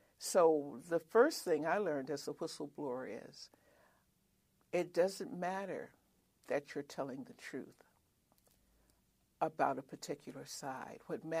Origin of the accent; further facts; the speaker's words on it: Compton, California, United States; now in Mount Vernon, United States; And it was a great climb for me because I'm from Compton. So to go from Compton to live on the Potomac in a house in Mount Vernon is a huge climb.